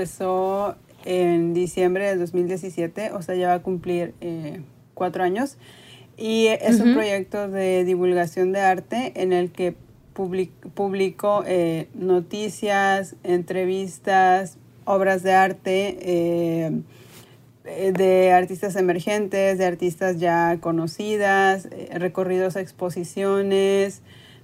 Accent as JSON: {"language": "Spanish", "town": "Tampico", "region": "Tamaulipas", "country": "Mexico", "tie": "born or raised there", "said": "no crecí en una ciudad. Yo soy de Tampico, Tamaulipas, y no es una ciudad que tenga museos de arte."}